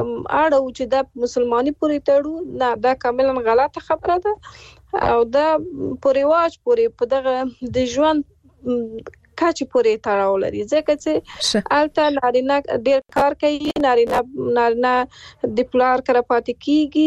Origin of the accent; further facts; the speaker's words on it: Afghanistan; زه په افغانستان کې پیدا شوی او لوی شوی یم،